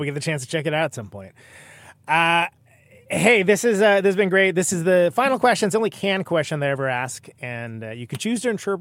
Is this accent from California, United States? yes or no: yes; Oakland, California, United States; now in Milwaukee, United States; I mean, I feel like I live in Milwaukee, but I'm from Oakland, California.